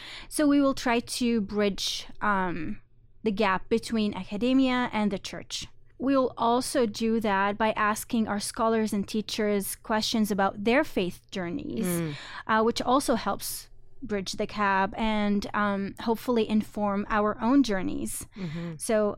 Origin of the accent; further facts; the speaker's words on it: Damascus, Damascus Governorate, Syria; now in Canada; I'm from Damascus, Syria, and I recently became a Canadian citizen.